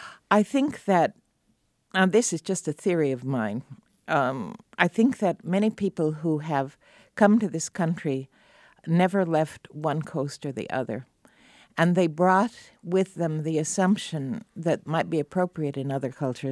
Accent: Idaho, United States; On learning that I'm from Idaho

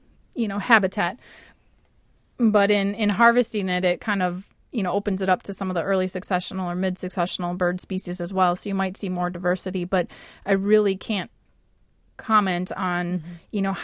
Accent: Sheboygan, Wisconsin, United States; I grew up in the Sheboygan area, so I've been to that site.

